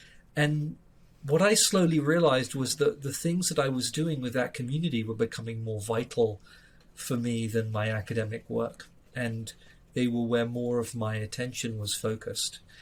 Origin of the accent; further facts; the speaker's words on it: London, United Kingdom; I grew up in Southwest London, and I grew up in a non-religious family.